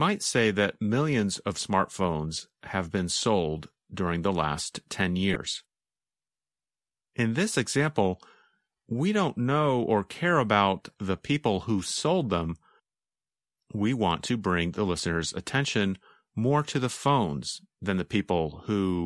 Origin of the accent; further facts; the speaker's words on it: North Carolina, United States; Well, because I grew up mostly in North Carolina, I have to say that I enjoy North Carolina barbecue the most.